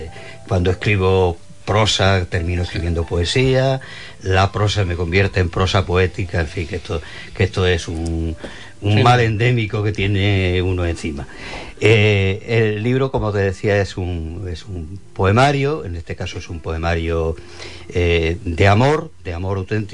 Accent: Huelva, Andalusia, Spain; otro que hablo de mi tierra, de Huelva, de Andalucía.

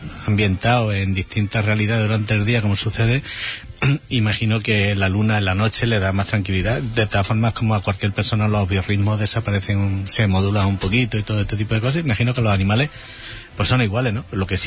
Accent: Huelva, Andalusia, Spain; somos de Huelva

